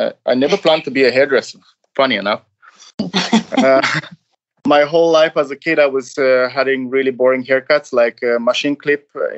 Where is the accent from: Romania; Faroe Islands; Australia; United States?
Romania; I'm from Romania.